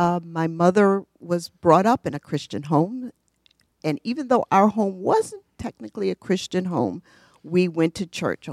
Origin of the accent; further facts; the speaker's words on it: New York City, New York, United States; I went to elementary and junior high school in Harlem.